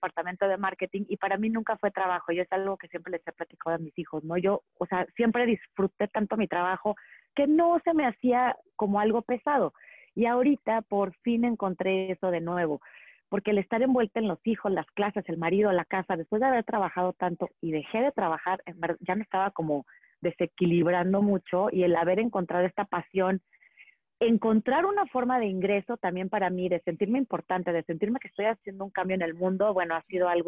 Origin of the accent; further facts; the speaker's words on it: Monterrey, Nuevo León, Mexico; yo crecí en Monterrey, pero siempre muy apegada a mi familia, era de rancho.